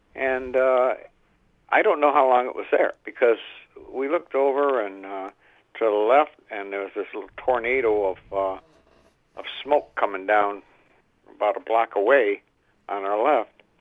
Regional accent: Detroit, Michigan, United States; I grew up in Detroit.

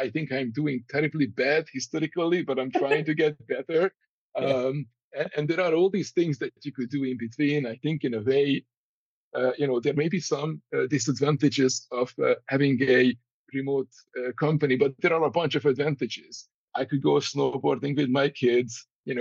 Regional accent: Hungary; I was 10 years old, and my dad has signed me up for a computer programming class in my hometown in Hungary

